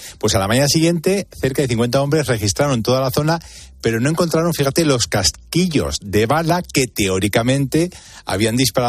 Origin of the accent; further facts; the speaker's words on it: Castilla-La Mancha, Spain; si no tenemos ninguna montaña por allí, que yo soy manchego.